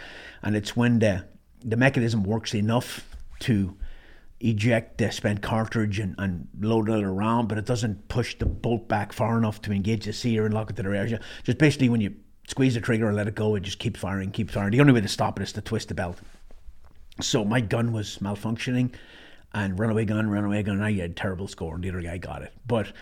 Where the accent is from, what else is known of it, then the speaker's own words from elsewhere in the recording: Ireland; Growing up in Ireland, I grew up at a time when kids were seen, they're meant to be seen and not heard, right?